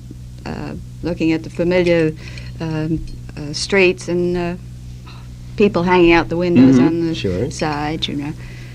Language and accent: English; New York, United States; also born or lived in Halifax, Canada; I was born in Halifax, Nova Scotia, and raised in New York, you see.